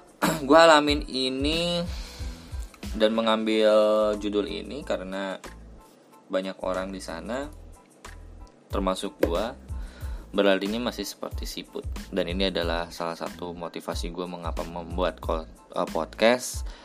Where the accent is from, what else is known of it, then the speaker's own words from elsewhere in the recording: Cianjur, West Java, Indonesia; now in Jakarta, Indonesia; Saya berasal dari kota Cianjur, namun sekitar 5 atau 6 tahunan yang lalu saya sudah menginjakan di daerah kota Jakarta ini.